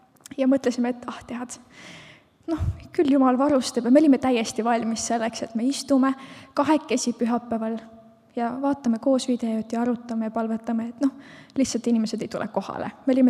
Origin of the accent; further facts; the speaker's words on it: Tallinn, Harju County, Estonia; now in Haapsalu, Estonia; Ja meie elasime Tallinnas, ma olen Tallinnast pärit, Martin on Lihulast pärit ja me olime siis jõudnud 2 aastat olla abielus ja elada Tallinnas